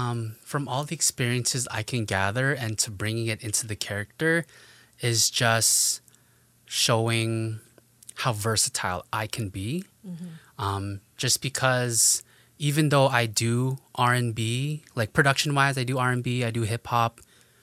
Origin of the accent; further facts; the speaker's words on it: Winnipeg, Manitoba, Canada; also born or lived in Vancouver; now in Ottawa, Canada; Winnipeg, but I was from Vancouver prior to moving to Ottawa.